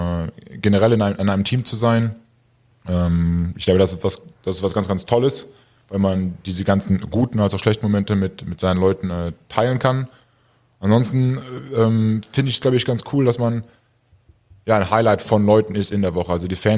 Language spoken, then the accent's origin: German; Leverkusen, North Rhine-Westphalia, Germany; born there; Ich bin 28 Jahre alt. Komme gebürtig aus Leverkusen.